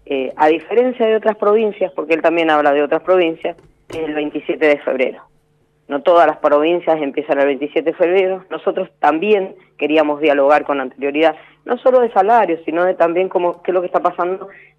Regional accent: Mendoza, Argentina; Cada uno de nosotros somos mendocinos y mendocinas.

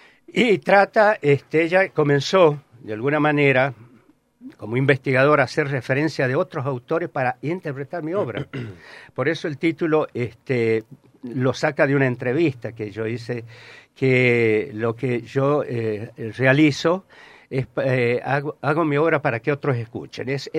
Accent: La Rioja, Argentina; born there; now in Mendoza, Argentina; un proyecto que yo estoy realizando allá en mi pueblo natal, si bien yo soy mendocino por adopción

